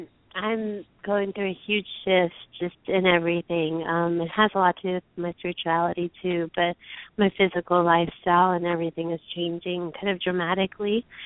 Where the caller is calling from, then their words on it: Charleston, United States; I'm calling from Charleston.